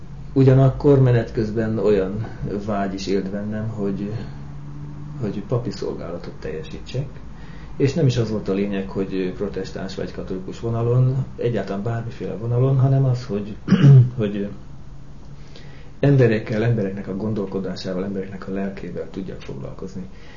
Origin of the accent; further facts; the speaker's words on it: Barcs, Somogy, Hungary; born there; Én egy 4 gyermekes családban születtem, Barcson egész pontosan 1955-ben.